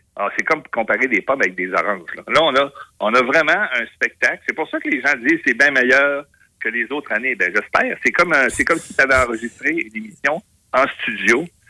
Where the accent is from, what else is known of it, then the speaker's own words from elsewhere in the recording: Quebec, Canada; puis je suis un Québécois à 100%.